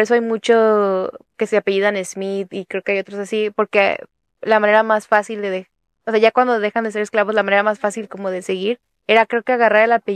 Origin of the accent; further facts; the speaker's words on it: Mexico; Pero tú sabes que, como mexicana